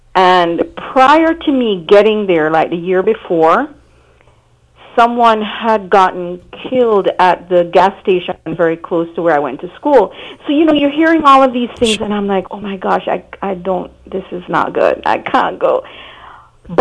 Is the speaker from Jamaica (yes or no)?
yes; Jamaica; moved away as an adult; now in Port St. Lucie, United States; for approximately 16 years, since 2006, and I am originally from Jamaica, and made it here to Port St. Lucie after I completed my orthodontic program in Washington, D.C. at Howard University.